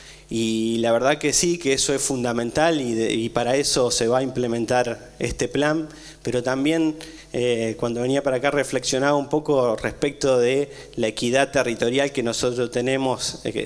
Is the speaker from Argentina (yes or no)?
yes; Santa Fe, Argentina; como norteño, como alguien que vive, que creció y que vive en el norte